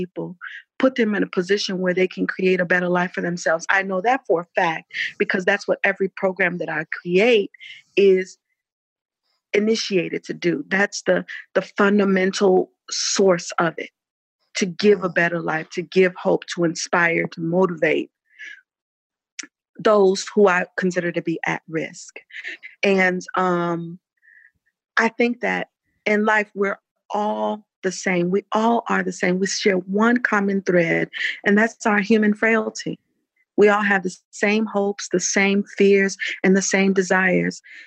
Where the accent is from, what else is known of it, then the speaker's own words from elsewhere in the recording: Los Angeles, California, United States; also born or lived in Chicago; So I sounded different because I grew up in Los Angeles, so I didn't have that Chicago kind of accent.